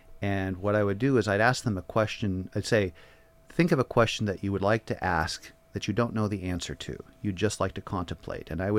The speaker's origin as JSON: {"language": "English", "town": "Portland", "region": "Oregon", "country": "United States", "tie": "born or raised there", "said": "I grew up in Portland, and I spent a lot of time up here too, seeing my grandparents."}